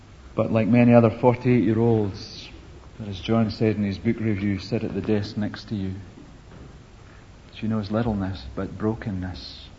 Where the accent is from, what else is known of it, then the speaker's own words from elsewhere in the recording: Troon, Scotland, United Kingdom; also born or lived in Lockerbie; the little brethren church into which I was born in Lockerbie, with all their quaint ways, but deep love for one another. There in that church of a total of 16 people, I learned about family love. In the dynamism of the teenage group I belonged to in Troon